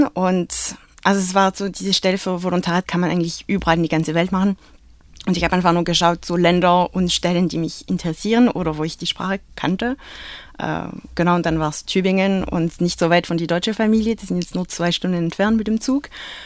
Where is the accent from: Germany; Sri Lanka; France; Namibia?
France; ich bin auch in Frankreich geboren und aufgewachsen. Ich komme aber von einer deutsch-französischen Familie, weil meine Mutter ist Deutsche und mein Vater ist Franzose.